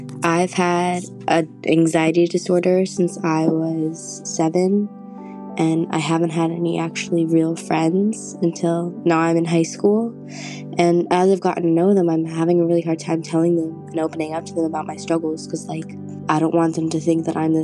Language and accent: English; Florida, United States; I'm from Florida.